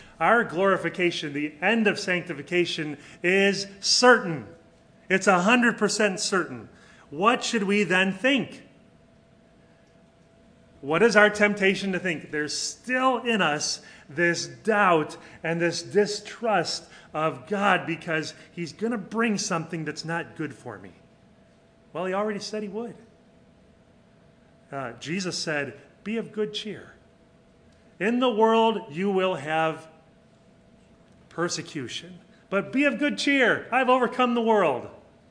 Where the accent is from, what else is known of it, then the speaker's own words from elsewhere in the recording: United States; now in Mexico; And as an American living in Mexico, everybody thinks you're an American, you automatically are a rich gringo.